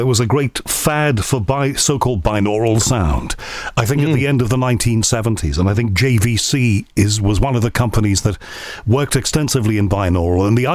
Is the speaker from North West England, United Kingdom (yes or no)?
yes; Liverpool, North West England, United Kingdom; I'm from Liverpool, and how can I say that?